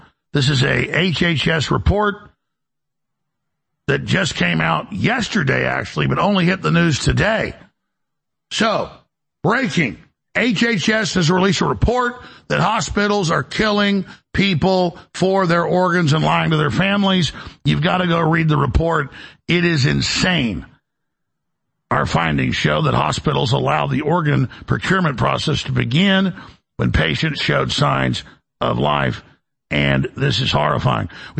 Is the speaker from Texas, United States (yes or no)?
yes; Dallas, Texas, United States; when I grew up in Dallas.